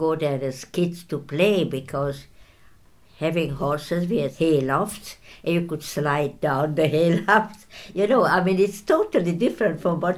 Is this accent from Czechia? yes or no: no; Győr, Győr-Moson-Sopron, Hungary; born there; English is a second language; I was born in 1922 in Győr. G-Y-O-R is the town in Hungary. It is the town nearest to Vienna. It's in the north part of Hungary.